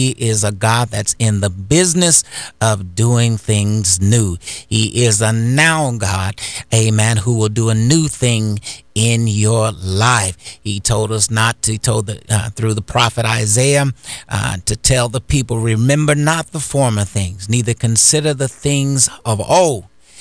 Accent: Indiana, United States; now in Florida; I'm from Indiana, and sometimes I miss the snow.

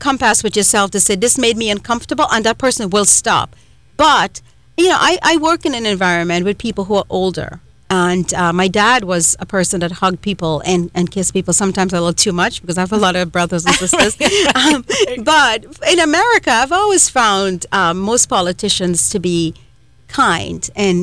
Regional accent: Trinidad & Tobago; accent: Trinidadian; I'm from Trinidad, so our accent is on the wrong syllable sometime.

